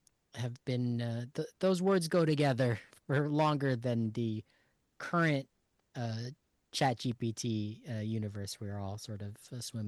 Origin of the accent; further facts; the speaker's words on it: California, United States; born there; I was born in Southern California, so I'm making fun of how I perceive Pacific Northwest towns. I went to college in the Pacific Northwest, and I live there now.